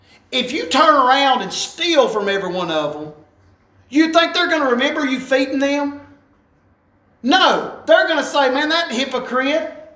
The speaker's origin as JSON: {"language": "English", "region": "the South", "country": "United States", "said": "That would be really hard for me because I'm from the South and we like to eat."}